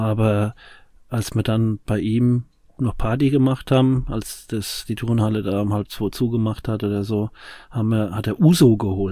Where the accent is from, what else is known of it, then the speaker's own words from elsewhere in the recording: Aschaffenburg, Bavaria, Germany; ich komme mal aus dem Umfeld von Frankfurt, also Aschebesch. In Aschebesch reden sie hessischer, babbeln sie hessischer wie die Hessen, aber Aschaffenburg ist halt noch Bayern.